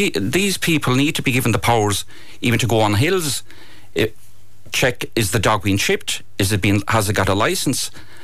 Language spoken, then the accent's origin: English; Munster, Ireland; I'm from West of Dingle.